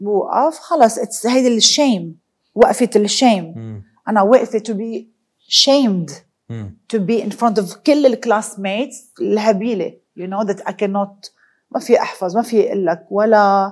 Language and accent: Arabic; Lebanon; now in London, United Kingdom; بشكر ربي على طفولتي بلبنان